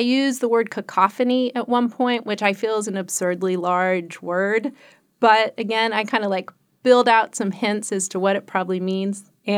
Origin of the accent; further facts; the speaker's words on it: Long Beach, California, United States; Yes, so I grew up in California. I grew up in Long Beach, California. My dad's from Maui.